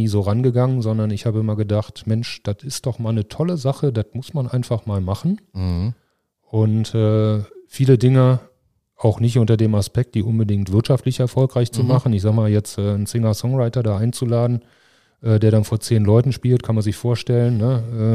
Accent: Remscheid, North Rhine-Westphalia, Germany; Ja, ich bin gebürtiger Remscheider tatsächlich und für mich ist Remscheid Heimat. Also ich bin hier groß geworden

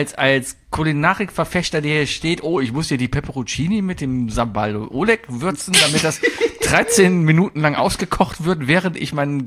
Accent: Cologne, North Rhine-Westphalia, Germany; Als Kölner kommt hier irgendwie, ich muss gehen und reden.

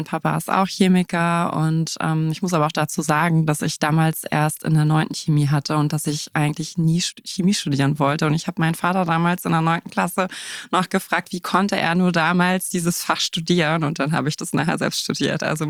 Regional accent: Northern Germany, Germany; ich bin 37 Jahre alt und ich komme aus Norddeutschland, wohne seit über 15 Jahren in Hamburg

